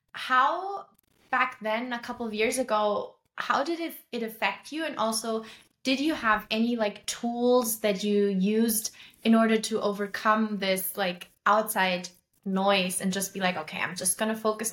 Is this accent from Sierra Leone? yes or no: no; Germany; I know that I am German, and I know that a lot of people here in my home country in Germany